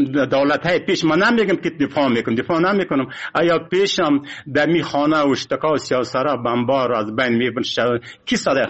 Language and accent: Persian; Afghanistan; ما افغان هستیم، مسلمان هستیم